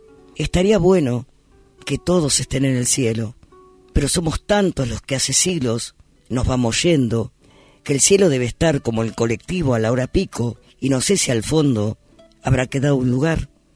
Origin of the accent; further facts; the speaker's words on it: Spain; de España, porque yo también soy español.